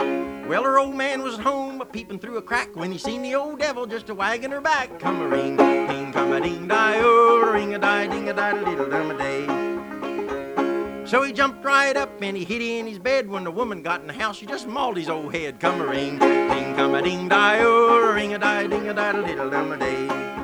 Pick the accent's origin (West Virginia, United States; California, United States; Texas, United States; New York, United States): West Virginia, United States; Hinton; This fellow's from down around my way near Beckley, West Virginia. I grew up in the Hinton area.